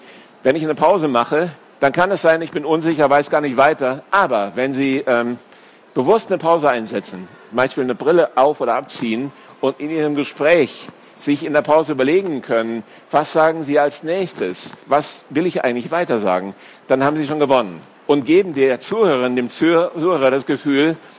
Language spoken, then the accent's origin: German; Hesse, Germany; ich bin Berliner, bin ich nicht, aber ich komme aus Hessen